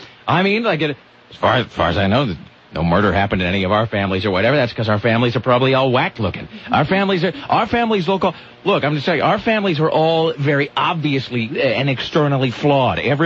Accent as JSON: {"language": "English", "town": "Kennewick", "region": "Washington", "country": "United States", "tie": "born or raised there", "said": "That we had a family like that when I was growing up in Kennewick."}